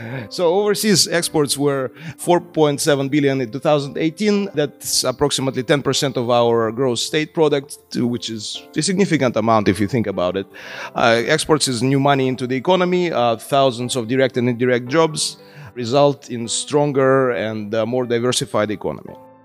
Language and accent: English; Russia; English is a second language; moved away as an adult; now in United Arab Emirates; I'm originally from Russia, as you can guess from my accent, and I came here to UAE as a student 19 years ago.